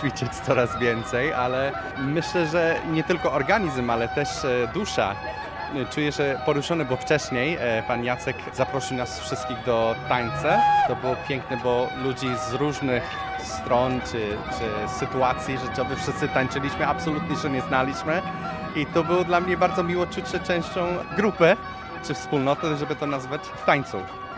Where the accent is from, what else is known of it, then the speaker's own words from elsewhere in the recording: Texas, United States; Ja jestem akurat z Teksasu, moja żona jest Polką